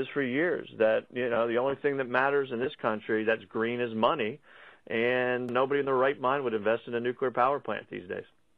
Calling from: Harrisburg, Pennsylvania, United States; That's what I'm doing from Harrisburg today, and I appreciate all your efforts on everybody's behalf.

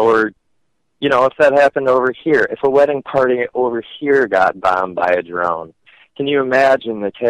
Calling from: Madison, Wisconsin, United States; I'm calling from Madison, Wisconsin.

